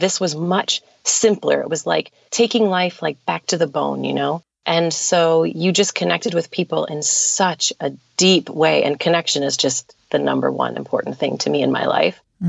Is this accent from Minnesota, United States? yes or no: yes; Minnesota, United States; So I mentioned that I'm from South Central Minnesota, and I grew up on a dairy farm.